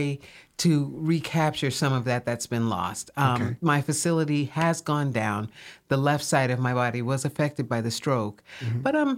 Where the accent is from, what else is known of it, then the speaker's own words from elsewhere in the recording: Ohio, United States; But I am from Ohio.